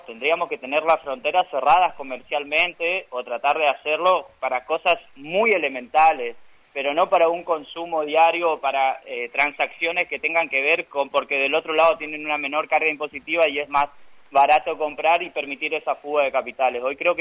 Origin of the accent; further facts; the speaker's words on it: Posadas, Misiones, Argentina; como argentinos o como posadeños